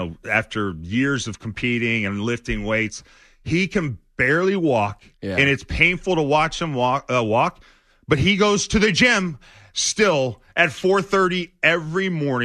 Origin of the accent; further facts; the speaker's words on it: the South, United States; I'm from the South. I got Southern sensibilities.